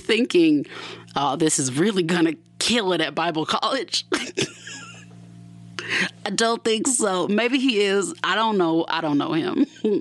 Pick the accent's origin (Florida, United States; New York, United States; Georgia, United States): Georgia, United States; Lithonia; under the name … which is the small town I grew up in Georgia.